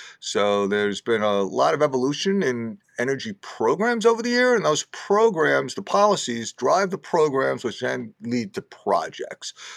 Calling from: New York, United States; So I'm in New York, in the Hudson Valley, New York, if you're familiar with that, a little bit north in New York City.

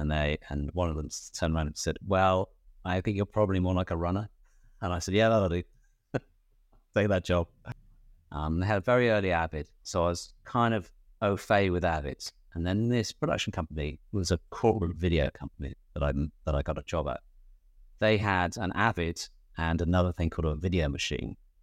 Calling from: London, United Kingdom; I'm calling in from North London, sunny North London.

